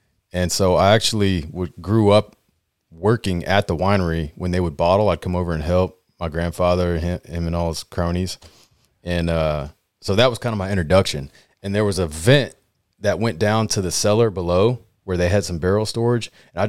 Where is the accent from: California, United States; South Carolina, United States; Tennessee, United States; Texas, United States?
Texas, United States; Texas City; Yeah, I grew up in Texas City.